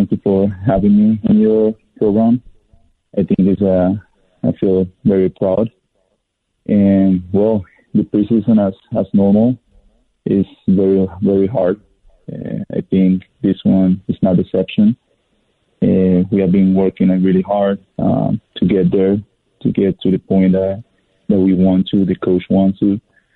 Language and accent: English; Portland, Oregon, United States; I come from Portland, right?